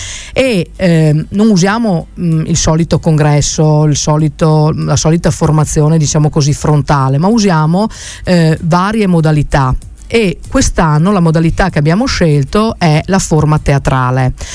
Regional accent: Enemonzo, Friuli-Venezia Giulia, Italy; now in Treviso, Italy; abitavo, sono originaria di Maiaso di Ene Monzo.

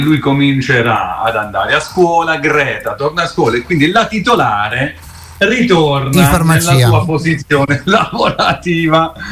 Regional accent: Campania, Italy; Un altro è proprio la mia terra, il Cilento, anche lì appunto patria della dieta mediterranea

